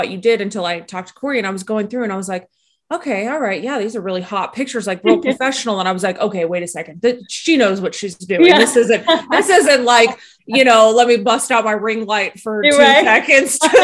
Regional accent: Las Vegas, Nevada, United States; Cause I was going to say I grew up in Vegas.

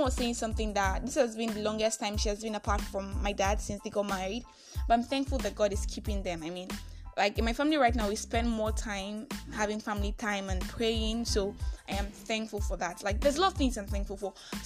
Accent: Nigeria

